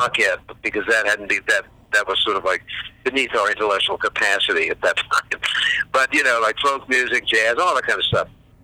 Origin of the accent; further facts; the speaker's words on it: Washington, District of Columbia, United States; born there; also born or lived in California; I mean, first of all, I am an East Coast guy. I was born in Washington, D.C., and I had great years in California.